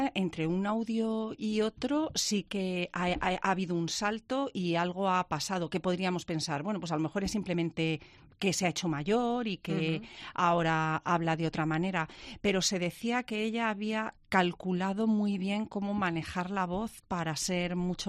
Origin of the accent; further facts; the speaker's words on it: Spain; nosotros somos españoles y hablamos en español